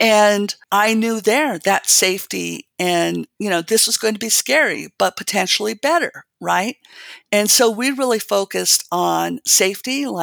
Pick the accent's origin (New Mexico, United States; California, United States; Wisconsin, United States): New Mexico, United States; Santa Fe; I grew up here in Santa Fe. I went to Stanford. I went to Stanford Business School.